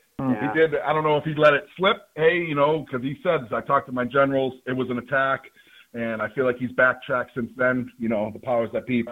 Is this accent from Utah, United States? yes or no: no; Massachusetts, United States; I am from Massachusetts. We swear a lot.